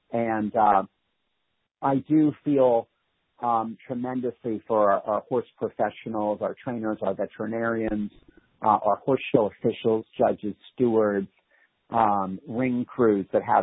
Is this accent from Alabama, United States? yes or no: no; Pennsylvania, United States; moved away as an adult; now in New York, United States; And, you know, I grew up in Pennsylvania, but by the time I was, you know, 18, I was kind of in college, and then 21. And then I moved to New York.